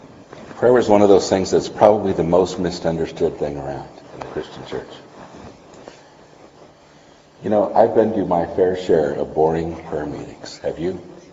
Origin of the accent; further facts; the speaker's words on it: United States; And I'm from America, it's not a good subject.